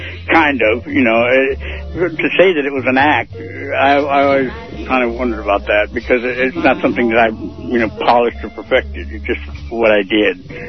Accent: Arizona, United States; also born or lived in Illinois; now in Los Angeles, United States; I grew up in Illinois, first part of my life, then we moved to Arizona, and I went to school there, pretty much high school.

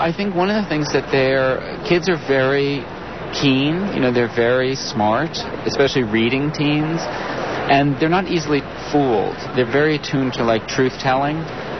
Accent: New Jersey, United States; And I come from New Jersey, so it seemed like a logical setting to set it in New Jersey.

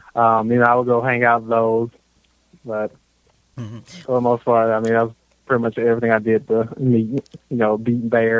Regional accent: Atlanta, Georgia, United States; now in Marietta, United States; I am in actually northwest Atlanta. The city is actually Marietta. But I'm actually I was born and raised in Atlanta.

